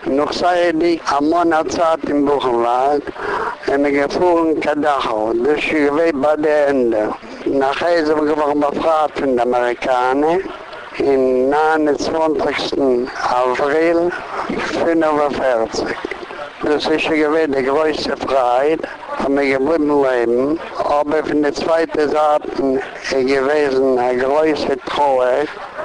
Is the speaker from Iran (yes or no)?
no; Poland; German is a second language; Ich bin geboren geworden in Polen, im 5.3.24, in Novenwar. Bis zu dem Roman bin ich gewesen in Novenwar.